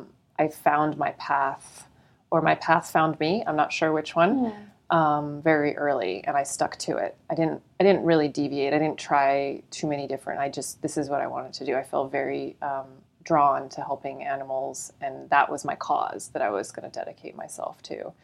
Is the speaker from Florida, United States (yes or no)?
yes; Florida, United States; And when I grew up in Florida initially, and I had ducks in my backyard